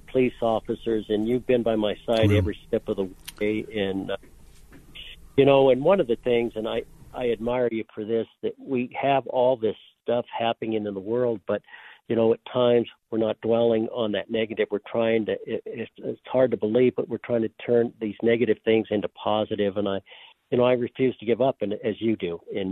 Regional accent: Denver, Colorado, United States; many of the police officers are friends of ours, and I grew up with them in North Denver.

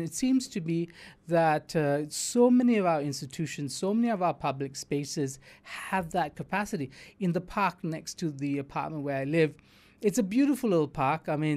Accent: Johor Bahru, Johor, Malaysia; as soon as they cross the border, they start littering, because that's Johor Bahru, my hometown.

